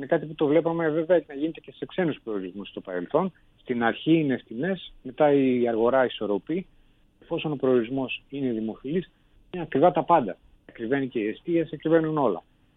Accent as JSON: {"language": "Greek", "country": "Greece", "said": "Έχουμε εισοδήματα εμείς ως Έλληνες, τα οποία έχουν μείνει, ακόμα δεν έχουν επανέλθει από τη μεγάλη κρίση της προηγούμενης δεκαετίας στο επίπεδο που ήταν."}